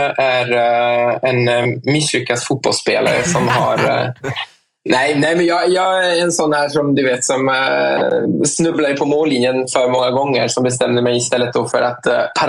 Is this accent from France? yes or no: yes; France; Jag är fransman, så det är okej att flexa som fransman.